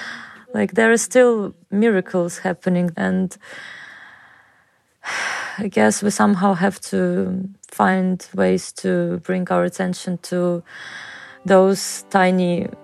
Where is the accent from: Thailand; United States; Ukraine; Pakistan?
Ukraine; Odesa, Odesa Oblast; English is a second language; I'm from Odessa. And all I do is painting and drawing.